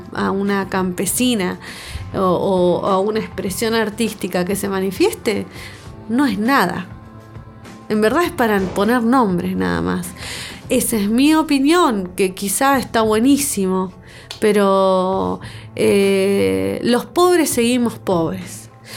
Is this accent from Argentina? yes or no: yes; Chos Malal, Neuquén, Argentina; de Chosmalal, del norte neuquino.